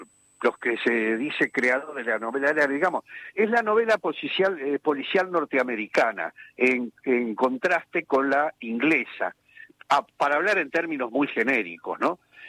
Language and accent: Spanish; Argentina; aunque uno no lo vea, aunque sea como un globulito rojo o un hematí cualquiera, ser argentino